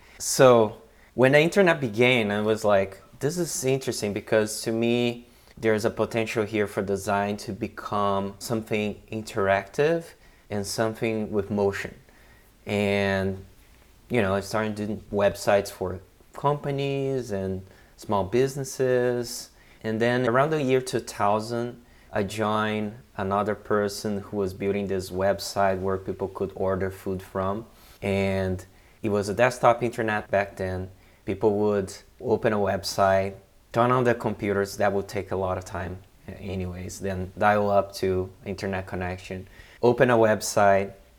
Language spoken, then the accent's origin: English; Brazil; English is a second language; I am originally from Brazil, and I think my story began on design with graphic design.